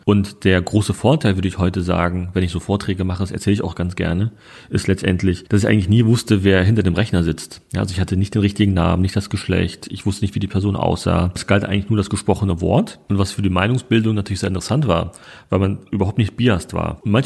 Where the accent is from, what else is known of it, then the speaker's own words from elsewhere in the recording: Berlin, Germany; also ich bin in Neukölln groß geworden, muss man wissen, in Rixdorf und Rixdorf ist sehr grün, ja, ist das Dahlem von Neukölln